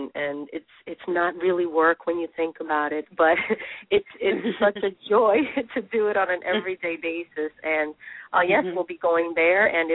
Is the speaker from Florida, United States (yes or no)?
no; Bronx, New York, United States; born there; I was born in the Bronx, New York, and first generation.